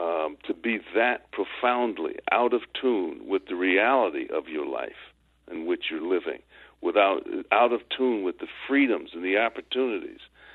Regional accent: Chicago, Illinois, United States; I remember when I was in my young militant stage and growing up in Chicago and flirting with the Black Panthers and so forth

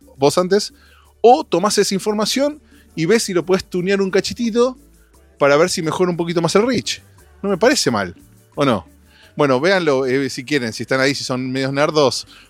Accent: Argentina; El tono cuando nos imitan a los argentinos es como italiano.

